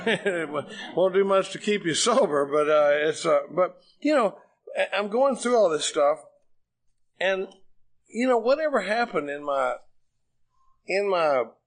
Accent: Dallas, Texas, United States; born or raised there

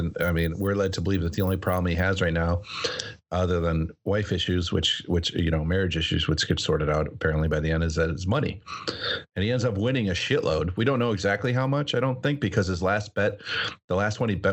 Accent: Wisconsin, United States; Just so our listeners know, all three of us are born and raised in Wisconsin. So Packers are in our blood.

